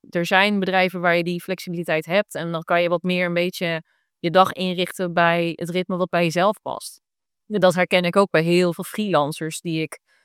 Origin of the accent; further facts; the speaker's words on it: Netherlands; En natuurlijk als Nederlander voel je dan vaak heel veel weerstand.